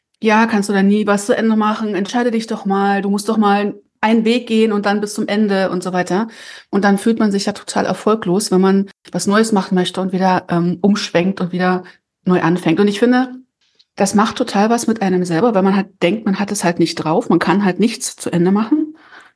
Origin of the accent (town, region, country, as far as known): Germany